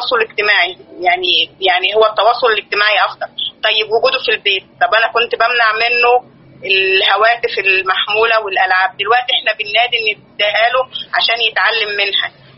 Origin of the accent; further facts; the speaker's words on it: Egypt; يعني هو احنا عندنا في مصر يعني لحد ما الدنيا بتقول كويسة